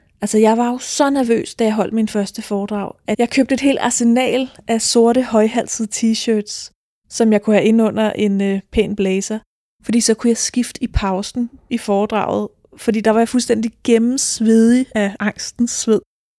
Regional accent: Dragør, Capital Region of Denmark, Denmark; Jeg kommer fra Dragør, der er jeg vokset op, der har jeg gået i skole, der har jeg boet indtil jeg var i start 20'erne. Og på det her tidspunkt, der bor jeg så i Hellerup.

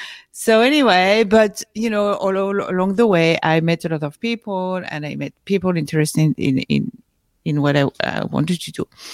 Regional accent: France; English is a second language; moved away as an adult; now in New York, United States; I was, of course, born and raised in France, as you can see with my accent. And I moved to New York 5 years ago.

